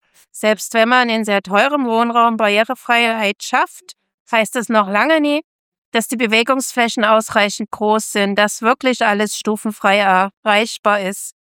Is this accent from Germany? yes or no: yes; Dresden, Saxony, Germany; born there; gebürtige Dresdnerin